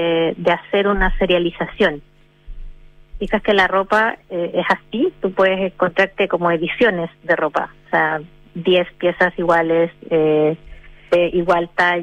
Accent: Nicaragua; No, soy de Nicaragua.

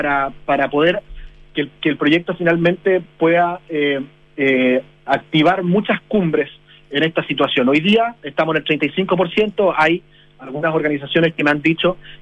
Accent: Chile; es lo que me identifica como chileno

